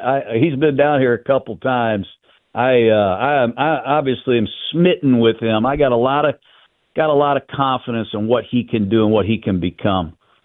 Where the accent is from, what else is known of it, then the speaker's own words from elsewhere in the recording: South Bend, Indiana, United States; You know, my dad coached at Notre Dame. I grew up in South Bend, Indiana.